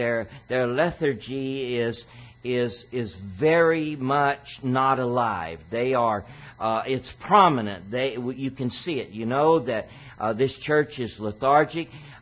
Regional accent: Texas, United States; now in Washington, United States; And that's not an insult. I grew up in Texas. In Washington, the water's cold coming out of the tap.

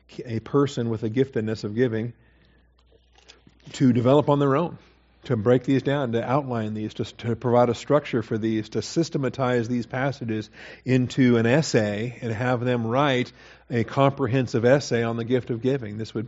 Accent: Washington, United States; I grew up in Washington State.

